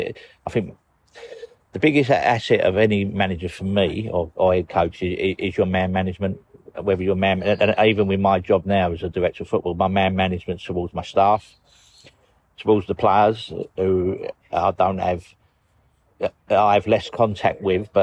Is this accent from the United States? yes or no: no; Newham, London, United Kingdom; I was brought up in West Ham, in Newham.